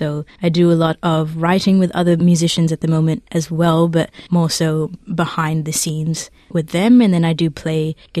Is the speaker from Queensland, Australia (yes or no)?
no; Sydney, New South Wales, Australia; my cultural identity of growing up in Sydney, in Australia